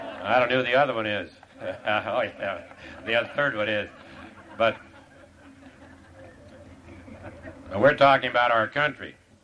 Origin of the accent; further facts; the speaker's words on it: Kansas, United States; I'm from Kansas and Georgia's a bit closer